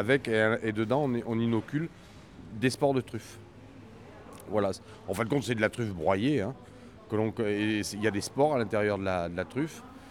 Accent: Bergerac, Nouvelle-Aquitaine, France; Bergerac.

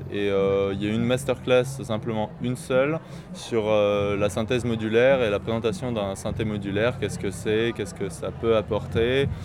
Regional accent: Bordeaux, Nouvelle-Aquitaine, France; Et nous sommes de Bordeaux, donc on a fait un melting pot de tout ça

